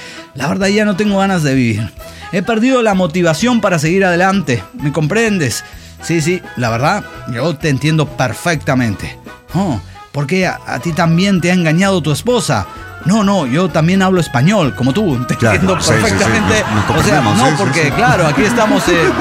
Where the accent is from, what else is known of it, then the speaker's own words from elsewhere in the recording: Mexico City, Mexico; de Ciudad de México.